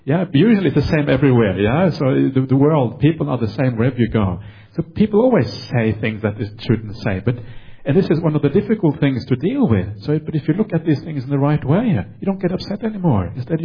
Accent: Norway; accent: Norwegian; English is a second language; Maybe my Norwegian accent is incomprehensible to people in Hong Kong.

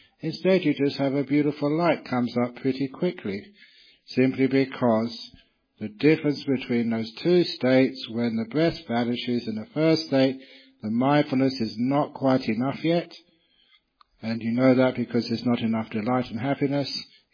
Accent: England, United Kingdom; born there; usually like to start on time because I was born in England, where we always hope the trains run on time.

